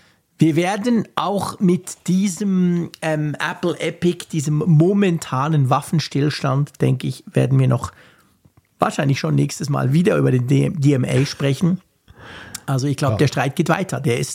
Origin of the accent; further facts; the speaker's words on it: Switzerland; ich als Schweizer bin ja sozusagen an der Seitenlinie